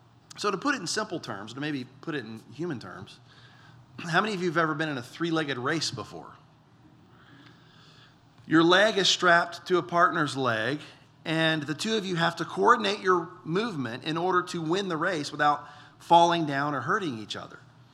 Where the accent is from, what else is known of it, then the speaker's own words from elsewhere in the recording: Deep South, United States; I grew up in the Deep South